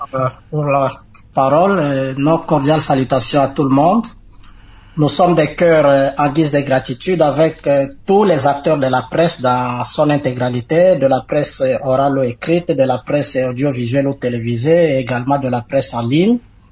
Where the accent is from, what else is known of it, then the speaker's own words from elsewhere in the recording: DR Congo; chez nous, en République démocratique du Congo